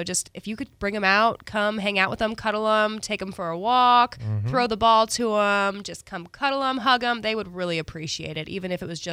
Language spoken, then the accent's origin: English; Kansas City, Missouri, United States; I came from Kansas City, and I was it was a real big culture shock when I seen how many stray cats there are around here. I thought Kansas City was bad.